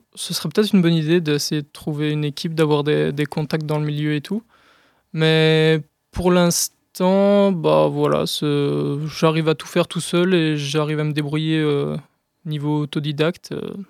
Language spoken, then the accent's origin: French; Liège, Wallonia, Belgium; j'ai 22 ans, je viens de Liège, plus précisément EY